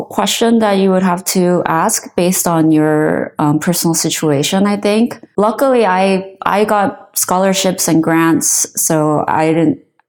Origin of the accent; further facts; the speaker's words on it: Midwest, United States; I grew up in the Midwest, in the countryside, and tech wasn't really part of my life or conversation in my family.